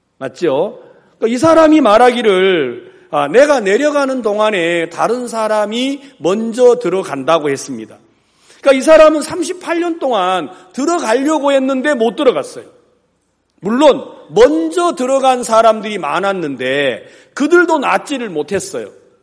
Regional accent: Wando, South Jeolla, South Korea; 전라남도 완도군 소한면 비자리 1169번지 하는 제가 섬에서 났습니다. 이제 완도도 섬인데 완도에서 배 타고 이제 요즘은 쾌속선이 생겼어요.

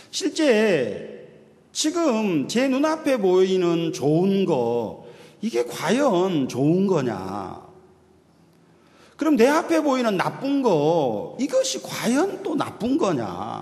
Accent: Gokseong, South Jeolla, South Korea; also born or lived in Gyeongsang; 제가 고향은 전라남도 곡성이에요. 그러니까 고흥에서 그리 멀지 않는 곳인데 경상도에서 20년 살다가 이제 전라도로 가는 거예요.

